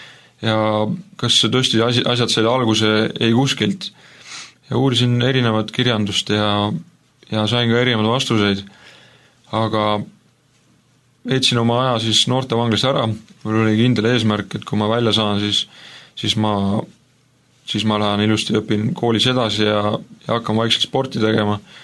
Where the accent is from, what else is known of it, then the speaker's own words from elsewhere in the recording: Saare County, Estonia; Minu lapsepõlv möödus Saaremaal. Ja olen sündinud Saaremaal ja ma ema isa, emad ei olnud kristlased ja minu suguvõsas ei olnud peaaegu mitte kedagi, kes oleks usuga seotud.